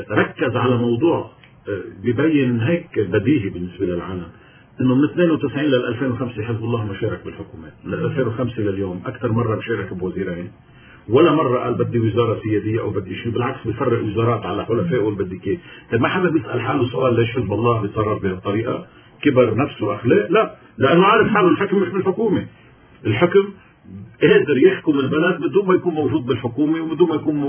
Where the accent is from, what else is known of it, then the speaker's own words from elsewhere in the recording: Lebanon; ويلي بيفكر أنه فوتتنا كلبنانيين بمسار رئاسة الجمهورية